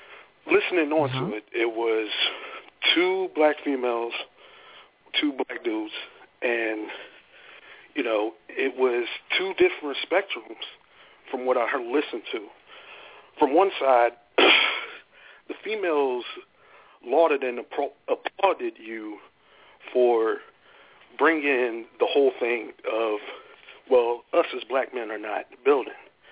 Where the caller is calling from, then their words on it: Roanoke, Virginia, United States; in Roanoke, Virginia.